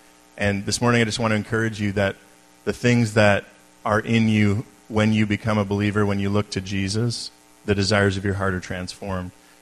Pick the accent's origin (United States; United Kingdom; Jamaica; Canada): Canada; Alberta; now in Merville, Canada; We're from Merville. I grew up in Alberta. We moved to Black Creek about 5 years ago and recently moved to Merville.